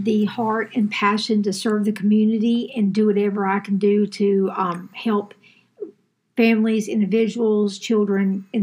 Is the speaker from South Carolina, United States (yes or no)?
yes; Clemson, South Carolina, United States; I am from Clemson, South Carolina.